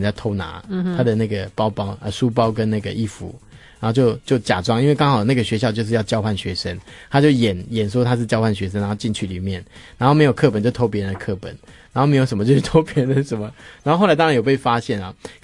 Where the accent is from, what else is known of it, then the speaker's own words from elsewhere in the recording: Taiwan; 我觉得我们台湾人真的没办法发那种音，这样咚咚。